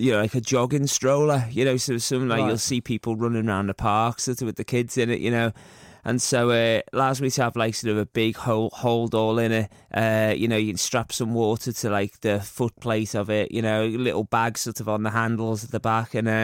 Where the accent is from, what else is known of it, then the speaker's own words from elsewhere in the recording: United Kingdom; I'm like, well, no, I'm like British, just my razor sharp wit.